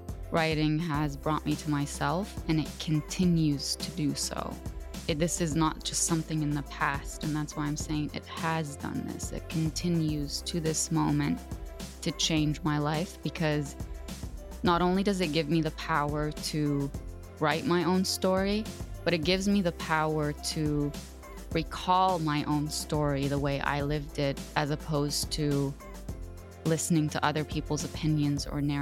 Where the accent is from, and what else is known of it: Lebanon; born or raised there; first language Arabic; English is a second language; now in Canada